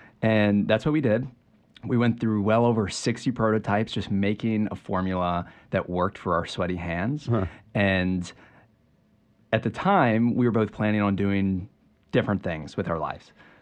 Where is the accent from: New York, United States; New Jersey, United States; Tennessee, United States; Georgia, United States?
Georgia, United States; now in Chapel Hill, United States; I'm from Georgia, and the first time I came and visited UNC, I just felt this energy and this excitement and this joy.